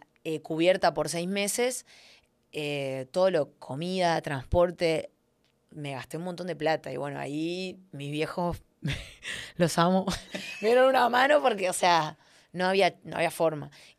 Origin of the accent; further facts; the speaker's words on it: Uruguay; en mi caso, porque soy de Uruguay